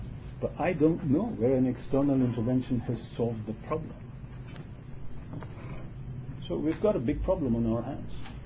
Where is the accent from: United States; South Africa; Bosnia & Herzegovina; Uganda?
Uganda; I come from Uganda.